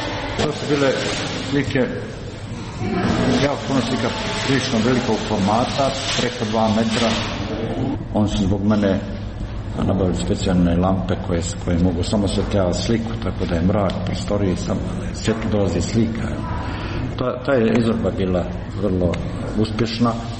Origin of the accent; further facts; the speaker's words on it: Tešanj, Federation of Bosnia and Herzegovina, Bosnia & Herzegovina; born there; Meni je Goražde moja domovina. Ja sam rođen u Tešnju, ali Goražde je jednostavno